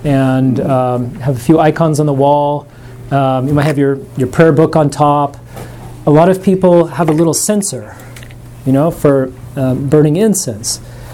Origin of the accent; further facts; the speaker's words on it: Santa Fe, New Mexico, United States; I'm from Santa Fe, New Mexico, and this kind of incense is burning everywhere all the time.